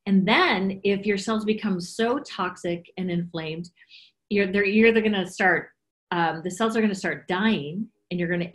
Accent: Wisconsin, United States; And you know the sad part about this is I'm Italian. And I grew up in Wisconsin. So, they should take away my Italian card.

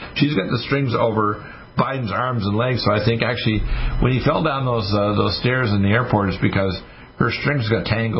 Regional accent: Detroit, Michigan, United States; born there; I was born in Detroit.

